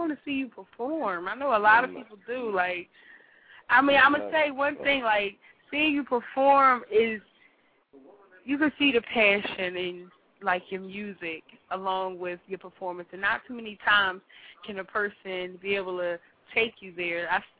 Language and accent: English; Philadelphia, Pennsylvania, United States; I'm going to be like, look at my address. I'm from Philly.